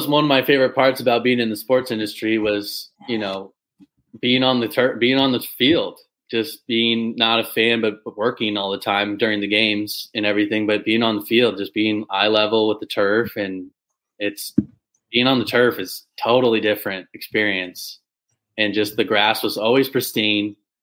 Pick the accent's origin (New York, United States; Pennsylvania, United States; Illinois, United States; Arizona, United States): Illinois, United States; Springfield; now in San Diego, United States; I do not live in my hometown of Springfield, Illinois anymore. And I live in San Diego, California.